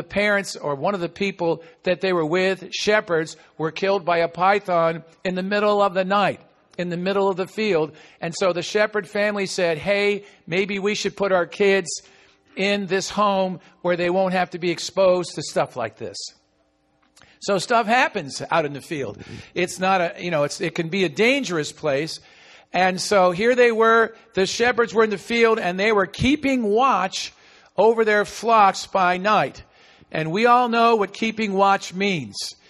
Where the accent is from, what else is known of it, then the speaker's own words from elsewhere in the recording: New York, United States; And I'll tell you a little bit more about my experience growing up in New York area.